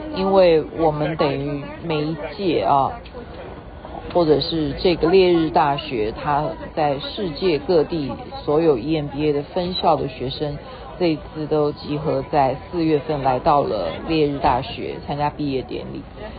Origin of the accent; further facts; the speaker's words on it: Taiwan; 我们就说我们来自哪里，台湾，就这样子